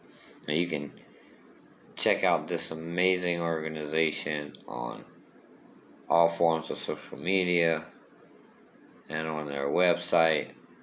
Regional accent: Houma, Louisiana, United States; also born or lived in Thibodaux; now in Baton Rouge, United States; I want to be a voice for the Bayou community that I grew up on in Lafourche and Terrebonne Parish, Thibodaux, and Houma, Louisiana.

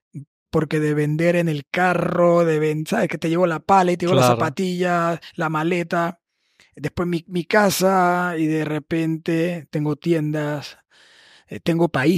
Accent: Panama; Oye, soy de Panamá, ta, ta, ta, ta, ta.

